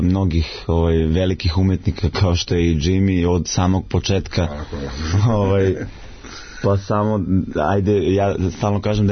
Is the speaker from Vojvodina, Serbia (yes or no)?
no; Leskovac, Jablanica District, Serbia; pošto sam ja rodom iz Leskovca